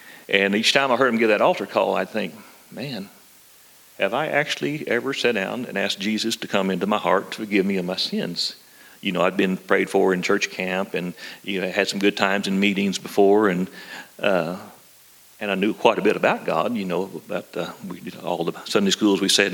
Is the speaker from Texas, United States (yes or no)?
no; Oklahoma, United States; But I was born in Western Oklahoma, raised out in Western Oklahoma on a farm.